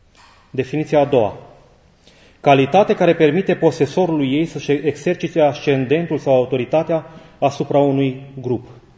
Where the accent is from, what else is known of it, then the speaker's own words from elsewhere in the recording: Timișoara, Timiș County, Romania; born there; vine din Bihor, tata-i bihorean. Eu sunt născut în Timișoara, tata-i bihorean, mama e basarabeancă, eu acum sunt la Mănăstire Neaș și sunt român.